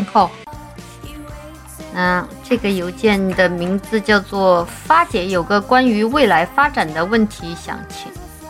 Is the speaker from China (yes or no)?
yes; South China, China